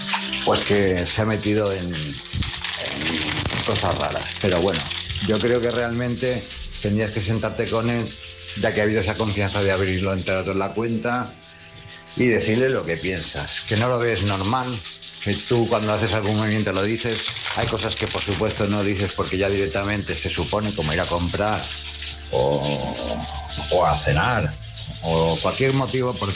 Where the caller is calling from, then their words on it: Palma, Balearic Islands, Spain; de Palma Mallorca